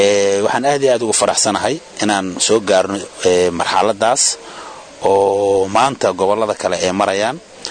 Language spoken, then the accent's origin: Somali; Hirshabelle, Somalia; waxaan ka soo jeedaa dowlad goboleedka Hir Shabeelle State, waxaan ku suganahay caasimadda magaalada Jowhar.